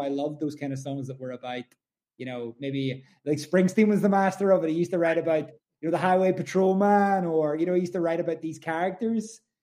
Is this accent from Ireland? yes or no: yes; Ireland; accent: Irish; It's my Irish accent, bro.